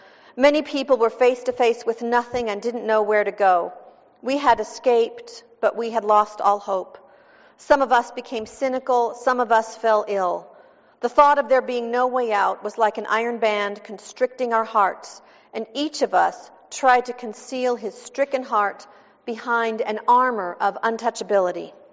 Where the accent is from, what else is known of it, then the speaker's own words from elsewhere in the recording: Maryland, United States; born there; also born or lived in Oklahoma; I was born in Maryland, although I didn't live there for very long. I lived in Oklahoma for 9 years.